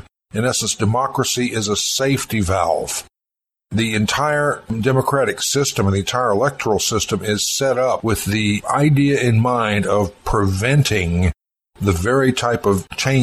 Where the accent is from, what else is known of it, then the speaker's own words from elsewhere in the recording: the South, United States; And of course, back when I was growing up in the South, they pretty much had that in those days.